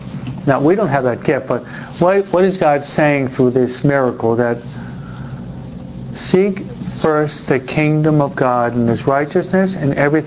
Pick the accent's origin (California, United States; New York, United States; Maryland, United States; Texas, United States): New York, United States; I'll be more crass and concrete as a New Yorker.